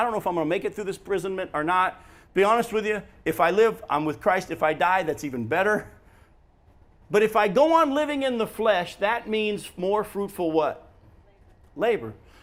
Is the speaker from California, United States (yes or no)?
no; Chicago, Illinois, United States; I'm from Chicago. I can vote more than once.